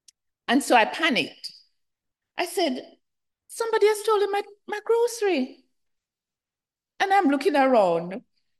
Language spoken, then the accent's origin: English; Jamaica; As I said, I'm from Jamaica, and there are times in Jamaica where when it rains